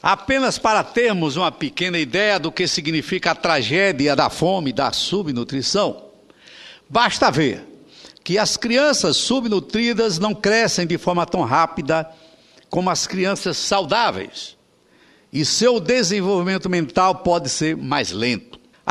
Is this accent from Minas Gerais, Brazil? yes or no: no; Sergipe, Brazil; E eu, como sergipano, já que Vossa Excelência também é